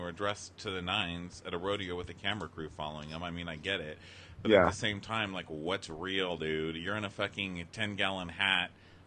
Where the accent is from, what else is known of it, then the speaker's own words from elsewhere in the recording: El Paso, Texas, United States; I'm from El Paso, Texas, and I went to many, many a rodeo as a child.